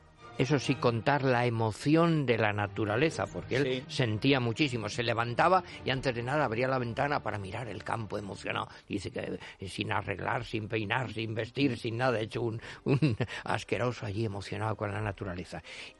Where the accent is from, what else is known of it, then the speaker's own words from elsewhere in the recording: Valencian Community, Spain; Aunque yo soy valenciano y con eso la ventaja que tengo es que en fin, resisto bastantes cosas